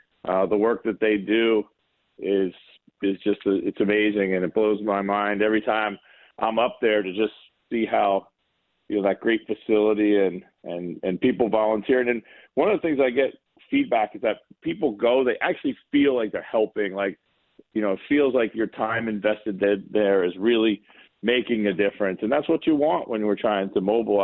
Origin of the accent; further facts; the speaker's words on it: Pennsylvania, United States; also born or lived in Ohio / Europe; Well, I was born in Ohio, but I grew up outside of Philadelphia. Most of my growing up years were outside of Philadelphia. Went to college in Eastern Pennsylvania, and then went to Europe for 17 years after that.